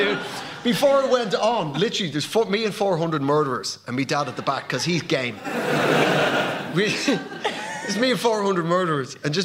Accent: Dublin, Leinster, Ireland; I recorded a live album in my hometown prison. It's called Mountjoy Prison in Dublin

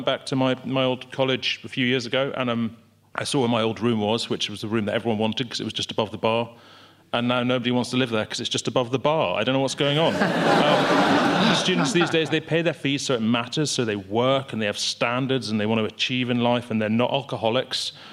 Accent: United Kingdom; it's particularly alarming as a Brit because we're lucky in this country.

